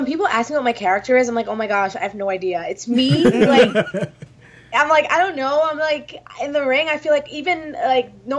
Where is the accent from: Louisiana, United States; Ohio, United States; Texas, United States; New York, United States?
New York, United States; New York City; it's where I grew up. Like, I'm from New York City. I didn't have a choice but to be feisty, but to be sassy.